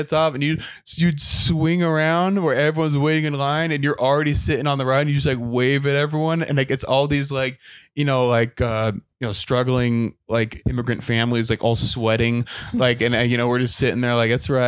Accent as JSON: {"language": "English", "town": "Provo", "region": "Utah", "country": "United States", "said": "I'm just from Provo, Utah. I don't know anything about the world."}